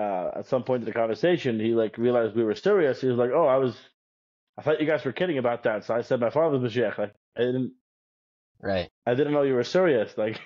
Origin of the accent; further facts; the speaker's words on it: Los Angeles, California, United States; Yeah, I grew up in the Cheder in Los Angeles